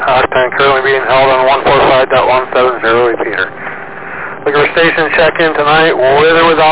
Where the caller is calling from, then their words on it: Morrisville, New York, United States; I'm calling from Morrisville, New York, so I just wanted to make sure I was making it.